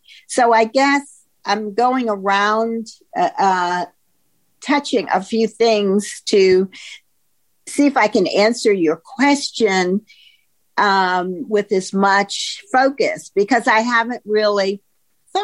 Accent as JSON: {"language": "English", "region": "the South", "country": "United States", "tie": "born or raised there", "said": "So I grew up in the South, as you know, in my own family environment"}